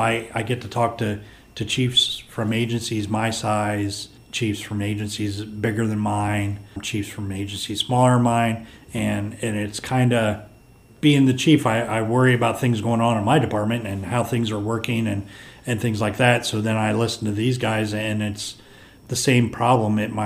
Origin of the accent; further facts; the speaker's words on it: Worcester, United States; I'm originally from the Worcester area.